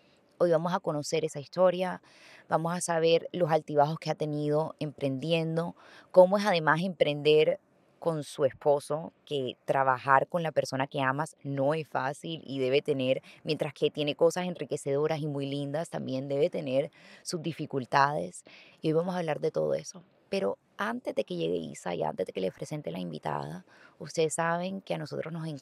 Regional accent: Barranquilla, Atlántico, Colombia; estoy en mi tierra, estoy en Barranquilla. Llevaba más de un año sin venir a Barranquilla

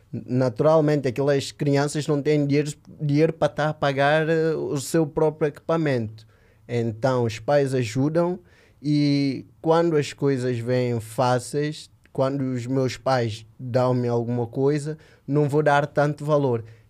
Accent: São Tomé & Príncipe; Como eu sou de São Tomé e consigo ver a diferença das coisas

